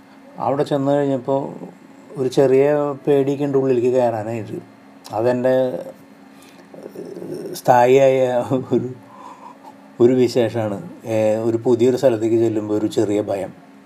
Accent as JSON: {"language": "Malayalam", "town": "Thrissur", "region": "Kerala", "country": "India", "said": "അയാൾ എന്നോട് ചോദിച്ചു എവിടെ നിന്നാണ്. ഞാൻ പറഞ്ഞു തൃശ്ശൂരിൽ നിന്നാണ്."}